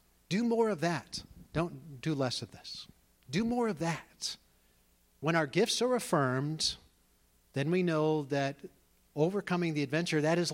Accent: New York, United States; I grew up in New York, taught to use my words.

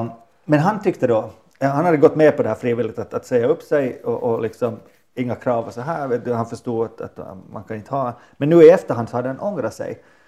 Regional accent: Finland; Finlands ryssar. Vi är finländare.

